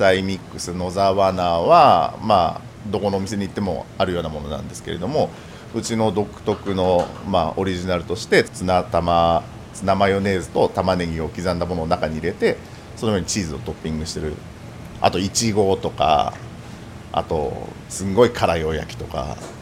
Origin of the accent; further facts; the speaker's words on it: Ikusaka, Nagano, Japan; 僕が生坂村出身で